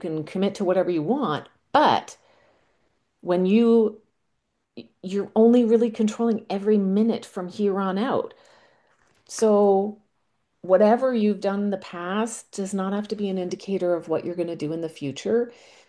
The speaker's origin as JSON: {"language": "English", "country": "Canada", "said": "I am Canadian."}